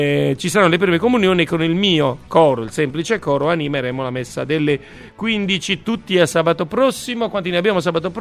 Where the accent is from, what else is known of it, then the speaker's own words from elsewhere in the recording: Sardinia, Italy; sennò lo diventa U per me da sardo.